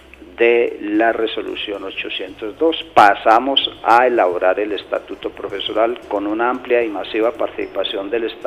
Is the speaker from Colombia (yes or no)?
yes; Colombia; como colombianos debemos defenderlos.